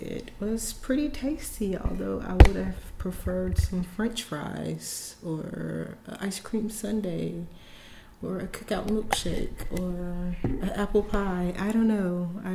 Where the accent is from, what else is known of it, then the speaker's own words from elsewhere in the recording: Clinton, North Carolina, United States; So I grew up in Clinton, North Carolina, and that's a very rural, a lot of farmland. Sampson County is very huge, but it's a lot of farming.